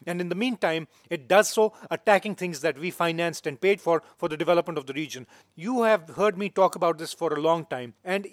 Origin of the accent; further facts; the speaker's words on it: United States; I am not a Palestinian, I am not an Arab, I am an American.